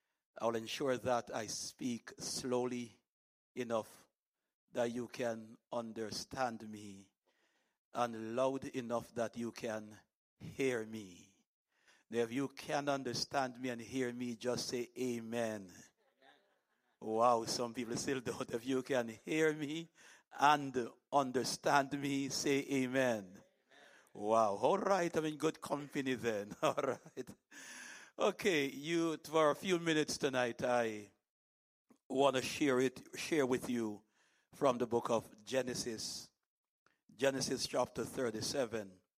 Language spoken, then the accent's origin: English; Jamaica; As you have been told that we are from Jamaica, the land of wood and water.